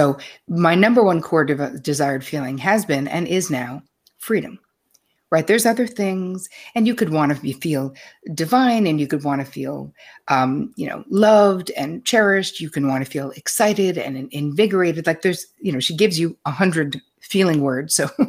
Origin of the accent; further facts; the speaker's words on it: New York, United States; And I'm a New Yorker, so of course I think it's great.